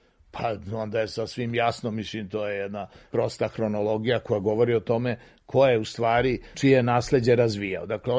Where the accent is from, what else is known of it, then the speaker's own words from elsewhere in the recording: Serbia; born there; mi koji sedimo, ovde smo rođeni u Srbiji